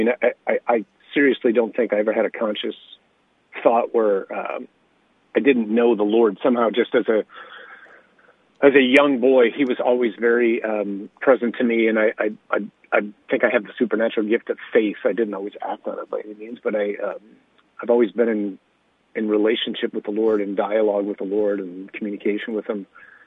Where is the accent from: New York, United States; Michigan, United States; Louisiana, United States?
Michigan, United States; Birmingham; So I'm the youngest of five kids, grew up in Birmingham, Michigan, which is a suburb of Detroit.